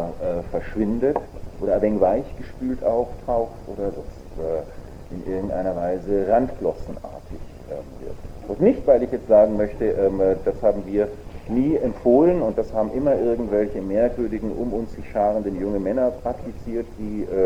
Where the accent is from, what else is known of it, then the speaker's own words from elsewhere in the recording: Germany; also wenn wir so als Deutsche von einem iranischen Oppositionellen gelobt werden